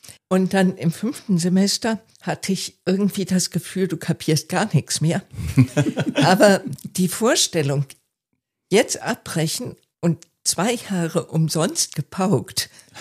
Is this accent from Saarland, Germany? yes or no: no; Münster, North Rhine-Westphalia, Germany; born there; Ja, ich bin in Münster in Westfalen geboren worden, Jahrgang 1956.